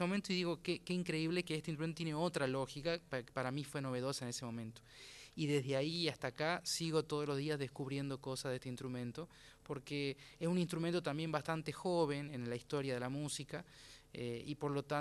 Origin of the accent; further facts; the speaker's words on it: Jujuy, Argentina; now in Buenos Aires, Argentina; Por la pandemia, habré venido unos 2 años antes, y luego por la pandemia volví a Jujuy y ahora regresé.